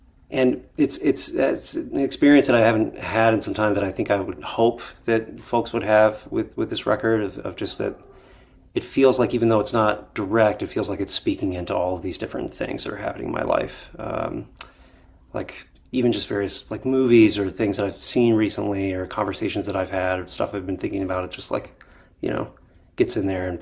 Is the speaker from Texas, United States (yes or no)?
yes; Dallas, Texas, United States; But I tell people I'm from Dallas because I went to high school in Dallas.